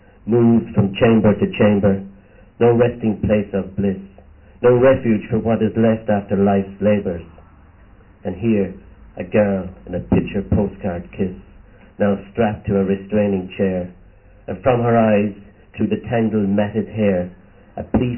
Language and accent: English; Limerick, Munster, Ireland; I'm from Limerick.